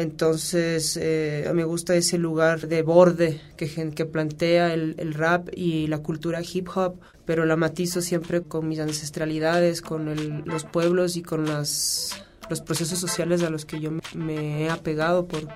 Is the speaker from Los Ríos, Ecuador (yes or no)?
no; Riobamba, Chimborazo, Ecuador; Yo soy de Ecuador, soy de Riobamba, nací en el campo.